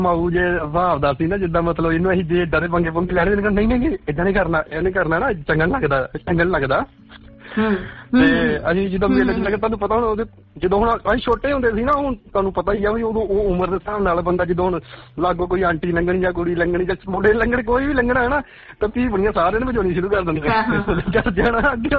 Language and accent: Punjabi; Punjab, India; ਉਧਰ ਮਲੇਰਕੋਟਲੇ ਕੇ ਸਾਡੇ ਇੱਧਰ ਕੰਨਵਾਨ ਵਾਲੀ ਪਾਸ ਸਾਡੇ ਪਿੰਡ ਦੇ ਲਾਗੇ ਹੀ ਆ ਬਿਲਕੁਲ।